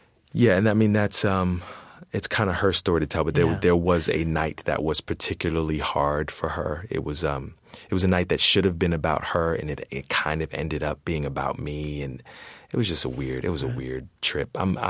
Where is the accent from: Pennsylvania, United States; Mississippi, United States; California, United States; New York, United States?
Pennsylvania, United States; Philadelphia; Growing up in Philadelphia, I knew very well about the work of William Still